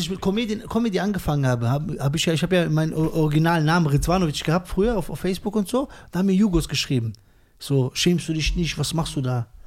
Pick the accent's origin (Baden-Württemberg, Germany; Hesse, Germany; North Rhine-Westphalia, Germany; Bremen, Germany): Hesse, Germany; Höchst; Ich bin in Höchst groß geworden.